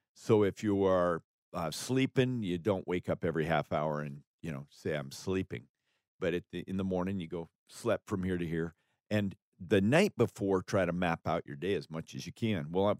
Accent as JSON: {"language": "English", "region": "Alaska", "country": "United States", "tie": "born or raised there", "said": "I was raised in a home. I was raised in Alaska. People from Alaska know how to work now."}